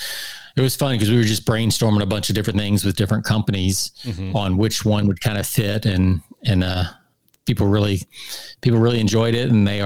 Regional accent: Atlanta, Georgia, United States; But I grew up in Atlanta. I was born in Atlanta. So literally it's probably in my blood.

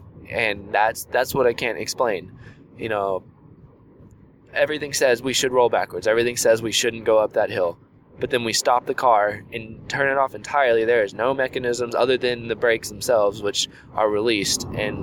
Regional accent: Houston, Texas, United States; And I grew up in Houston, so I'm used to packed areas, but this area is packed.

